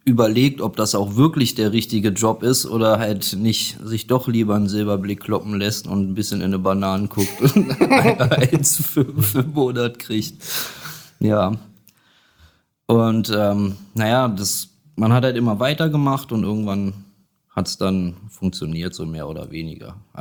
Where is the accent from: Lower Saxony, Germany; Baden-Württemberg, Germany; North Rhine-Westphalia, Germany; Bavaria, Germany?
Lower Saxony, Germany; Göttingen; born there; also born or lived in Kassel; Ich bin gebürtig aus Göttingen, aber ich habe fast 20 Jahre in Kassel gewohnt.